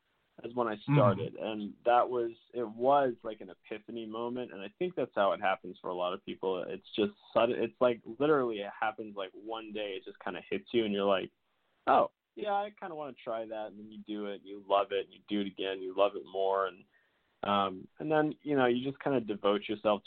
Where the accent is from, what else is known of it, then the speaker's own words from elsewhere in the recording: Newton, Massachusetts, United States; also born or lived in Chicago; I was born in Chicago, but I moved when I was with my family when I was three to Newton.